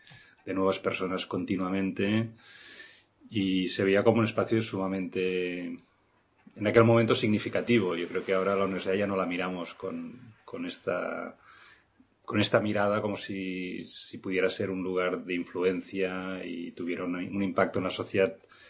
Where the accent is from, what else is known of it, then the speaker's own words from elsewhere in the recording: Barcelona, Catalonia, Spain; No, de hecho yo nací en Barcelona y luego ya también estudié en Barcelona, estudié arquitectura